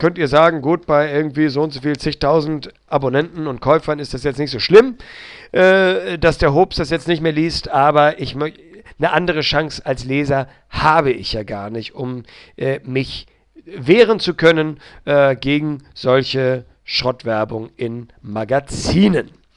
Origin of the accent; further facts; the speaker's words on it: Hamburg, Germany; ich komme aus der Stadt des Kiezes, ich komme aus Hamburg, ich glaube, ich bin nicht prüde.